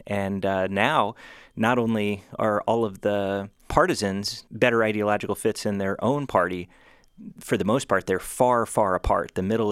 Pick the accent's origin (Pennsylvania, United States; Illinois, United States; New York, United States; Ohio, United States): Pennsylvania, United States; You know, I'm from Pennsylvania